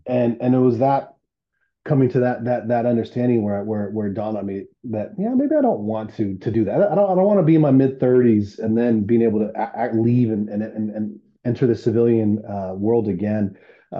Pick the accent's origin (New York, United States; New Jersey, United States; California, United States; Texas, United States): Texas, United States; Austin; I think God is leading me to plant a church in an area that that is similar to what I grew up in Austin.